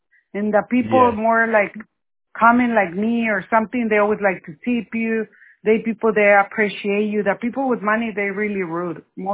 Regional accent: Mexico; English is a second language; I don't want to be lazy because I've been here my whole life. I'm from Mexico, but I've been lazy. I need to only English because I need to learn more.

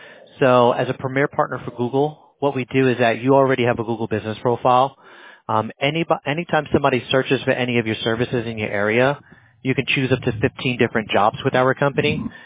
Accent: New Jersey, United States; now in Pennsylvania, United States; An accent? Yeah, no, I'm as plain as it gets. Sorry, I was born and raised in Jersey and live in PA, so it's a mixture of both.

